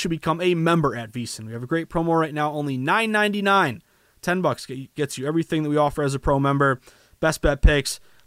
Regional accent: Massachusetts, United States; I've been the resident president of the hashtag Let Us Bet movement for Massachusetts, my home state

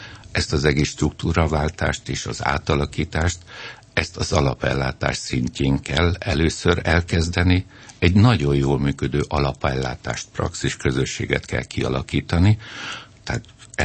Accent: Kecskemét, Bács-Kiskun, Hungary; elég sok házi orvos kollégával beszélgetek és ismerek odahaza Kecskeméten.

